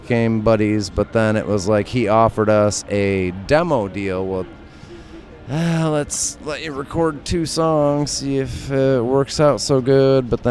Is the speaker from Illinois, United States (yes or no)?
no; Ann Arbor, Michigan, United States; we're from Ann Arbor, Michigan.